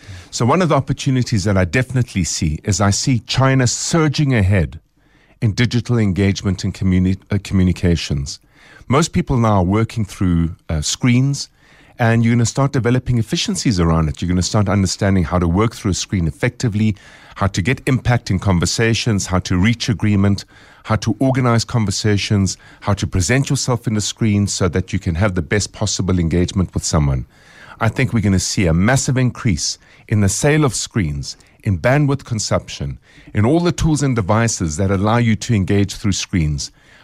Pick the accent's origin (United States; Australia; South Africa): South Africa; the first thing you want to do as a South African is you put your hand out to shake someone's hand.